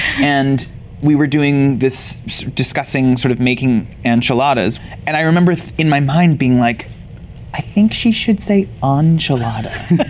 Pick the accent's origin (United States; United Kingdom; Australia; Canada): Canada; I grew up in Canada